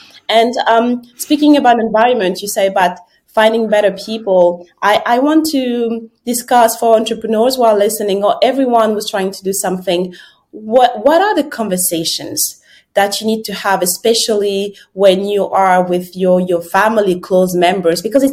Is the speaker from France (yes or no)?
yes; France; because I grew up in France